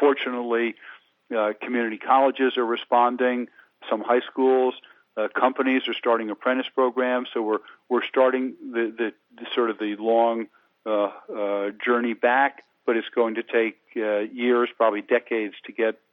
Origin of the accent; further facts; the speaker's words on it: United States; I'm an American. My family's been here for, I don't know, 300 years or something like that.